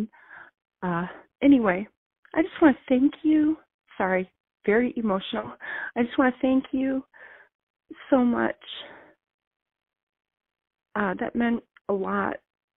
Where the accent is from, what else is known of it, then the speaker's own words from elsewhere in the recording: United States; I'm an American. I currently live in Ipswich, Massachusetts.